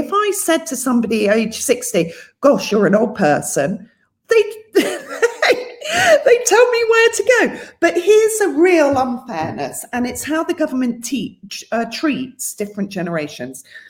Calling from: London, United Kingdom; I'm calling you from London, I'm in London.

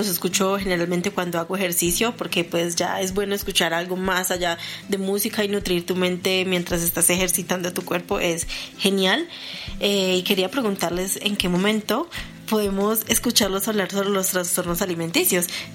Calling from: Medellín, Antioquia, Colombia; de Medellín, Colombia.

